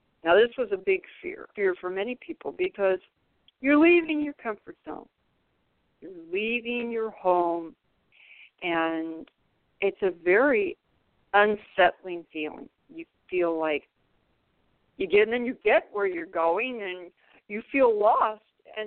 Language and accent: English; California, United States; now in The Villages, United States; I'm from California, and I cannot tell you the level of respect and courtesy that goes on here in the villages.